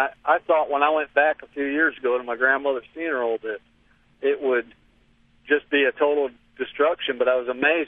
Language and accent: English; Ohio, United States; I grew up in Mineral, Ohio, and I grew up about, within a quarter mile of President Garfield's home.